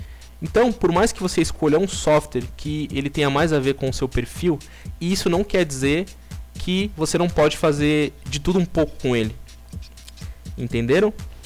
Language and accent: Portuguese; Brazil; E eu falo isso não só porque eu sou brasileiro, mas porque eu realmente admiro o nosso povo.